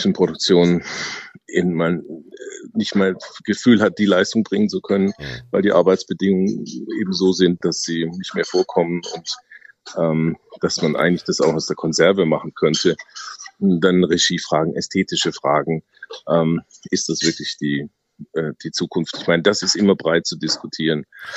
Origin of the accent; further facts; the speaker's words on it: Heidenheim, Baden-Württemberg, Germany; born there; Beide sind wir gebürtige Heidenheimer.